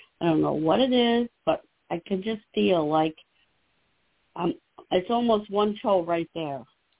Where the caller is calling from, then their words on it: Illinois, United States; Calling from Illinois.